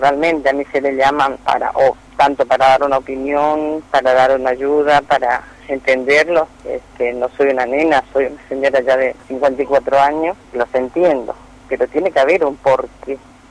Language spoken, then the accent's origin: Spanish; Corrientes, Argentina; soy correntina